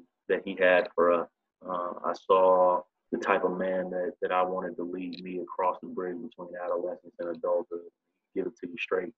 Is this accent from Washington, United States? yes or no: no; Chattanooga, Tennessee, United States; I grew up in Chattanooga, Tennessee. My father was a high school assistant football coach and head track coach.